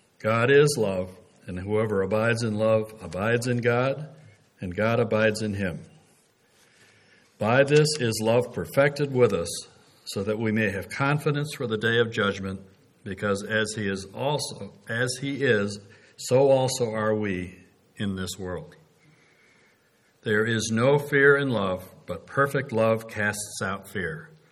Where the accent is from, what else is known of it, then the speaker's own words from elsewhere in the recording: Northeast, United States; As an American, an independent Northeast U.S. Yankee, I understand guilt.